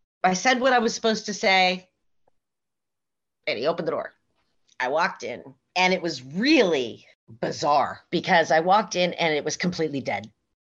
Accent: West Coast, United States; And I didn't know who he was because I was from the West Coast and I was young.

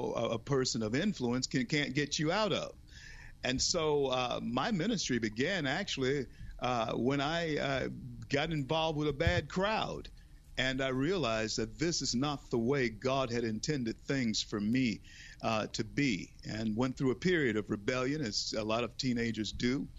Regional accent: United States; Growing up in a middle-class black home, upper-middle-class black home, I was privileged as a child growing up in America.

